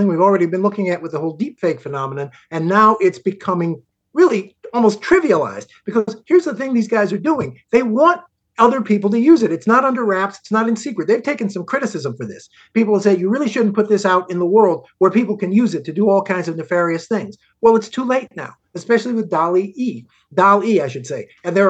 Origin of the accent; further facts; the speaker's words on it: Chicago, Illinois, United States; I grew up in Chicago.